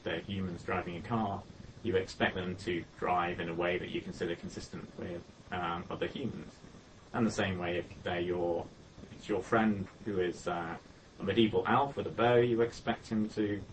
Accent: England, United Kingdom; of course I meant real football because I'm English.

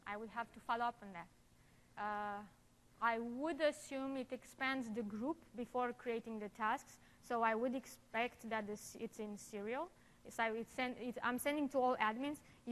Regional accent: Romania; I'm from Romania, so go ahead.

